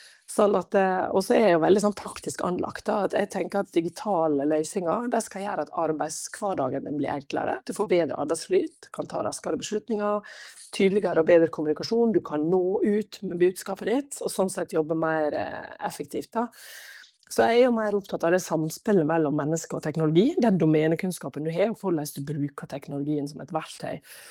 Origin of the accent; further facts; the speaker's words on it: Sykkylven, Møre og Romsdal, Norway; also born or lived in Ørsta; Jeg flyttet fra Ørsta til Sykkylven da jeg var 10 år. Og det var litt krevende fra å være sånn sentrumsbarn i Ørsta og bo i et byggefelt og sånn. Så flyttet vi inn på en gare inn i Velledalen